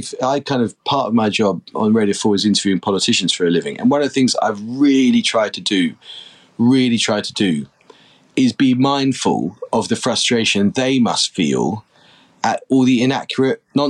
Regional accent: London, United Kingdom; because I grew up in London to part of an amazing family.

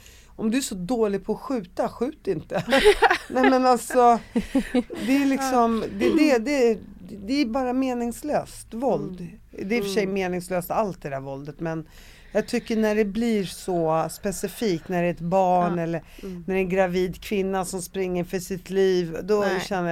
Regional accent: Sweden; även om jag är uppvuxen i Sverige, jag har ju så här, jag gillar ju Sverige.

